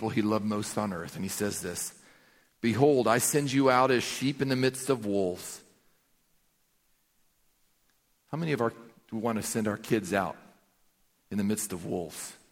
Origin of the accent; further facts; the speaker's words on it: South Carolina, United States; I get in trouble with that, but I grew up in South Carolina. We say yes, ma'am, and no, ma'am.